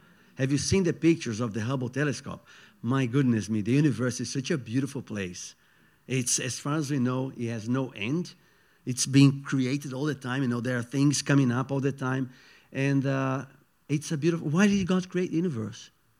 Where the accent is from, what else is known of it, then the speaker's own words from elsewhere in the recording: Brazil; English is a second language; I come from Brazil, so Brazilians are like that, right?